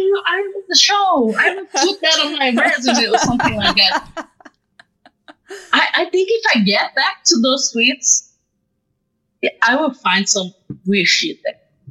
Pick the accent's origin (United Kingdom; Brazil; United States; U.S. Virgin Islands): Brazil; I was like screaming a lot that I was from Brazil.